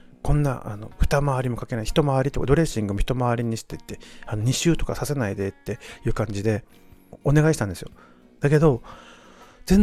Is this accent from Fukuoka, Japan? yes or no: no; Okinawa, Japan; accent: Okinawan; 多分ね沖縄の話をしだすと僕ちょっと沖縄の訛りが復活してくるこの心配がありまして